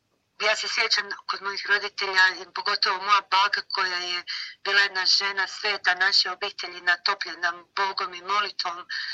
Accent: Federation of Bosnia and Herzegovina, Bosnia & Herzegovina; born there; Kako sam rođena blizu Međugorja i od prvog dana mi smo čuli

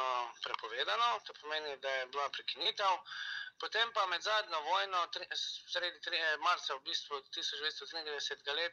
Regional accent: Rogaška Slatina, Savinja, Slovenia; moved away as an adult; now in Sarajevo, Bosnia and Herzegovina; Drugače sem iz Rogaške Platine. V Sarajevo sem prišel leta 2010, čeprav me že prej večkrat službeno pot zanesla v Bosnu in Hercegovino.

